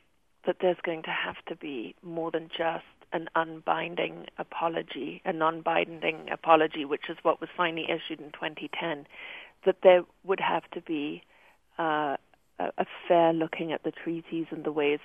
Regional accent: Zimbabwe; I come from Zimbabwe, where those rights are not granted to the people

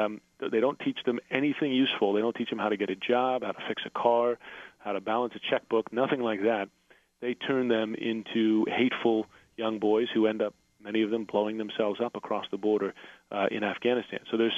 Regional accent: United States; I felt a duty, really, as an American to come home

